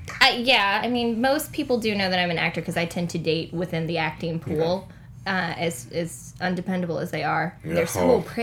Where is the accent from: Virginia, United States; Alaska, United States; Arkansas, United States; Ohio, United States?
Virginia, United States; I'm from Virginia originally.